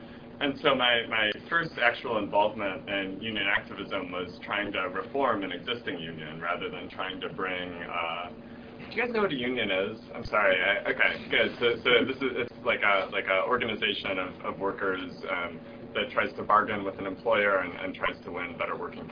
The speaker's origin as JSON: {"language": "English", "town": "Detroit", "region": "Michigan", "country": "United States", "tie": "born or raised there", "said": "Because growing up in Detroit, like the UAW, the auto workers, were sort of a presence in my life."}